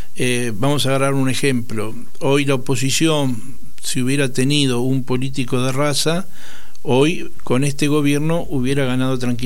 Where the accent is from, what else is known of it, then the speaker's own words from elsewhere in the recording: Argentina; yo hablo como argentinos.